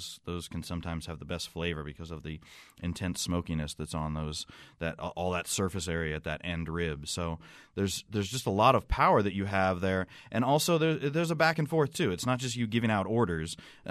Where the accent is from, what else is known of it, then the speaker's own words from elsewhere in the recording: Ohio, United States; I'm from Ohio.